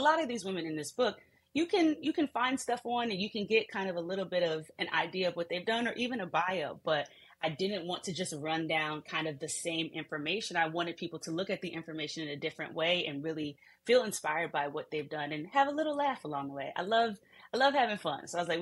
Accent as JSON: {"language": "English", "region": "New Jersey", "country": "United States", "said": "I'm from Jersey, riding around New Jersey with my grandfather"}